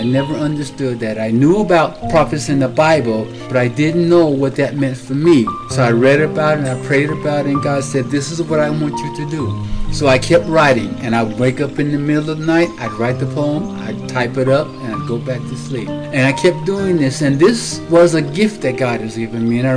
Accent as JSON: {"language": "English", "region": "Colorado", "country": "United States", "tie": "born or raised there", "said": "I'm born and raised in Colorado, and I've been writing poetry since I was about 14."}